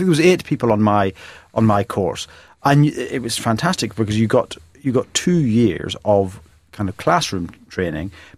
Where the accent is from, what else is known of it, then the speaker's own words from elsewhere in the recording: Belfast, Northern Ireland, United Kingdom; he knew I was from Belfast